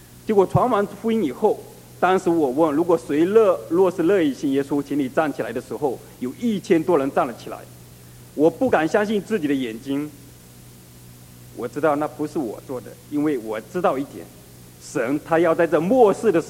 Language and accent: Chinese; Fujian, China; moved away; 我老家是在福建的一个小山村那边，是跟浙江交界的那个山区里面。